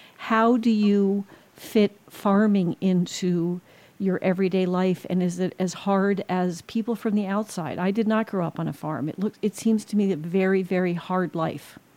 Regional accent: New Jersey, United States; It's so different because I grew up in New Jersey, and many, many of us had a father.

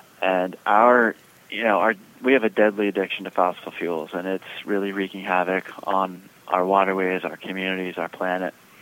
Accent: Pennsylvania, United States; I grew up in Pennsylvania in the Susquehanna River watershed.

